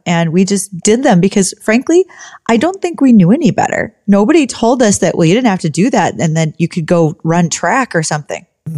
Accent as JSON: {"language": "English", "region": "North Dakota", "country": "United States", "tie": "born or raised there", "said": "So I did grow up farming my whole life. I'm from South Central North Dakota, where my brothers still operate our home farm."}